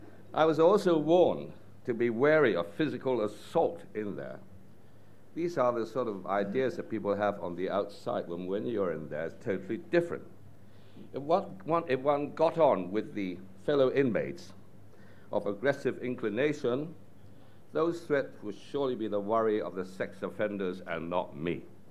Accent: Hong Kong; I grew up in Hong Kong a very, very long time ago.

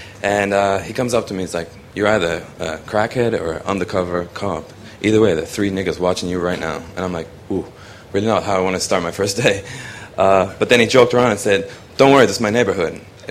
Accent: Hong Kong; now in Canada; maybe I grew up in Hong Kong and we don't see that many crazy people

